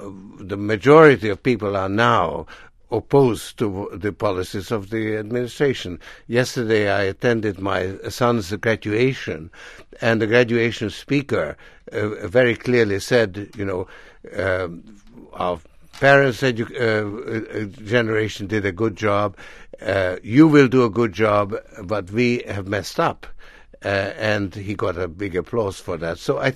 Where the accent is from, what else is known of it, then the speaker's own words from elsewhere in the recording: United States; No, I am an American citizen, but I'm also a citizen of the world.